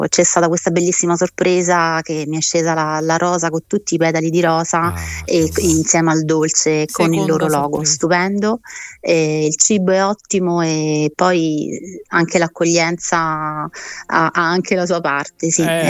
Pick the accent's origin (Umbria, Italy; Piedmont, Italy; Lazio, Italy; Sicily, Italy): Lazio, Italy; Rome; come hai detto, veniamo da Roma, io e il mio fidanzato